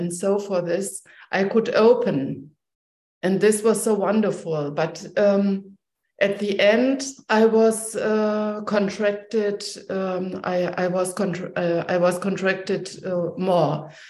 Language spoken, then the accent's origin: English; Berlin, Germany; English is a second language; from Berlin.